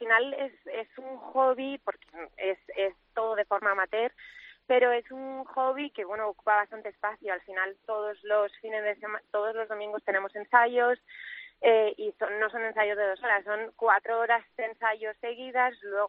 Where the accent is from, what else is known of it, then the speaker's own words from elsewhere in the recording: Irún, Basque Country, Spain; El restaurante donde lo vamos a hacer es allí en Irún, yo soy de Irún.